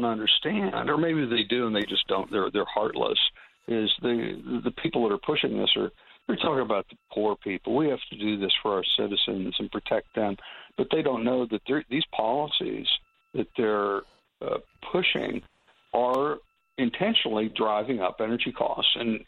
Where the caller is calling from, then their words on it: Florida, United States; And I'm calling you from Florida, my home here, where our electricity prices have more than doubled in the last 4 years.